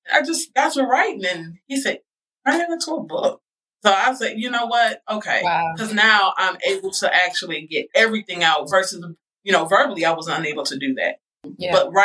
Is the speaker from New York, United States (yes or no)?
no; Ohio, United States; I am from up north. I am from Northeast Ohio. And I've moved to North Carolina, I think, of 2014 to get away from the snow